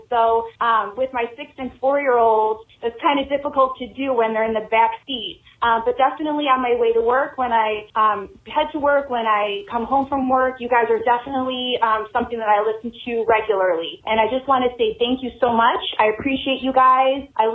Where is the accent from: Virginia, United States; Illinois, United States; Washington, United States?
Illinois, United States; Mount Prospect; I'm from Mount Prospect, Illinois